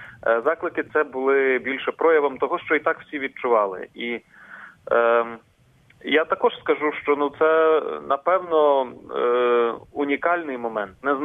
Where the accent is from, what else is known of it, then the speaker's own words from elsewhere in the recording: Kharkiv, Kharkiv Oblast, Ukraine; я сам з Харкова походжу.